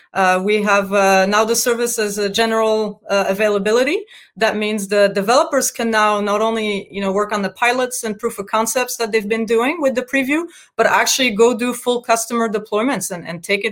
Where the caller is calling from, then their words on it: Redmond, Washington, United States; Yeah, I'm calling from my home office here in Redmond in Washington.